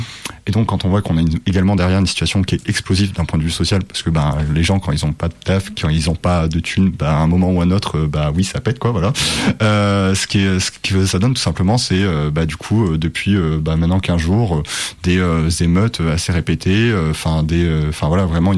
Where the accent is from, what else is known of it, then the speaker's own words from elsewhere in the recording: Réunion, France; tous les deux, on est originaire de la Réunion